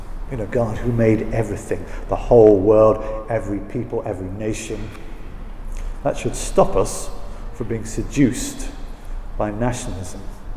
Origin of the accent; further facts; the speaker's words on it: Scotland, United Kingdom; accent: Scottish; my accent kind of comes back, and a little bit of bagpipes and a view of the lochs and the glens, and you know, I feel it in here, and I suddenly become Scottish again.